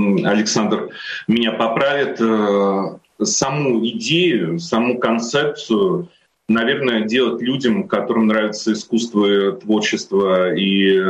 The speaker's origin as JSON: {"language": "Russian", "region": "Saint Petersburg", "country": "Russia", "tie": "born or raised there", "said": "ну вот я рос как раз в Санкт-Петербурге, в Ленинграде"}